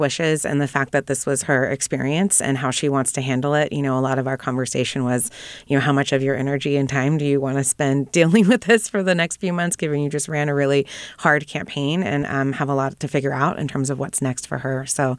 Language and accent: English; California, United States; And I grew up in Kern County.